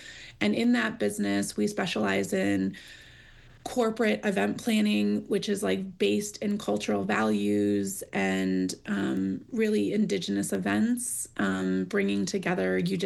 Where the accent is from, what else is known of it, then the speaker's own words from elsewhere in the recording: Pine Ridge Indian Reservation, South Dakota, United States; also born or lived in Minneapolis; I am a citizen of the Oglala Lakota Nation, born and raised on the Pine Ridge Indian Reservation. I also grew up Southside, Minneapolis, part-time. I am both Lakota and Jewish.